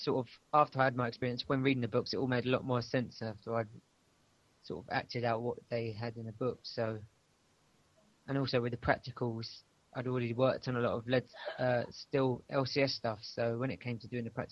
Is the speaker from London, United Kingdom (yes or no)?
yes; London, United Kingdom; I'm from London and I'm on week 5.